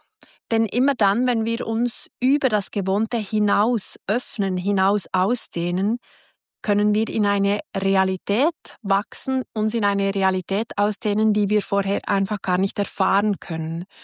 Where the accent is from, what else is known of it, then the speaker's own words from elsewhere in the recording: Switzerland; Ich liebe die Schweiz, ich liebe es, Schweizerin zu sein